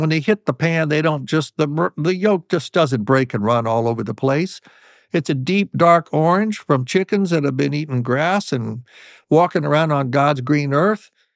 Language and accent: English; Beech Grove, Indiana, United States; driving up to my mother's house in Beech Grove, where I grew up outside of Indianapolis